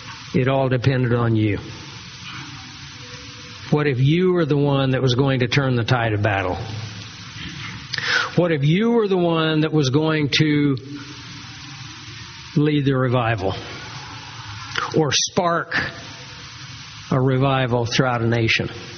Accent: Kansas, United States; I had an opportunity to go back to the area that I grew up in Chase County, Kansas, and to see my Sunday school teacher.

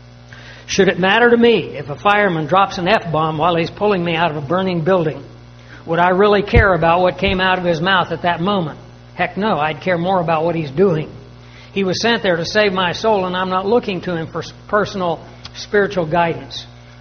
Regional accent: Kansas, United States; I came from Kansas. That's where I was born and raised.

